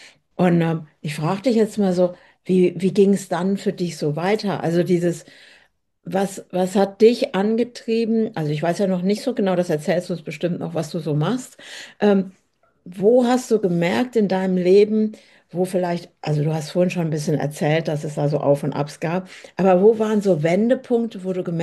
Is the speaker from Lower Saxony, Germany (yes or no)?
no; Hesse, Germany; ich komme auch ursprünglich aus dem Hessenland